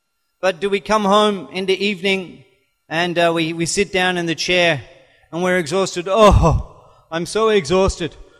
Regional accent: Australia; born there; I was born in Australia. There's only 20 million people in the whole of the country.

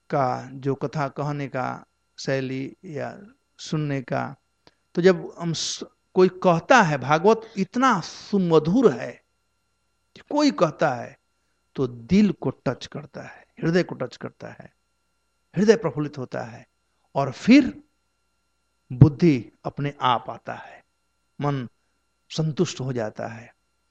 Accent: Bihar, India; हमारे यहाँ बिहार में कहते हैं कि इसी जिह्वा से लोग पान भी खाते हैं और पनही भी खाते हैं।

